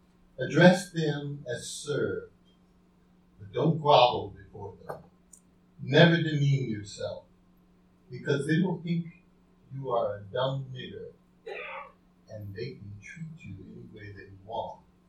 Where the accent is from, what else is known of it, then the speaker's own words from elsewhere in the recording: Deep South, United States; born there; I was born in the Deep South.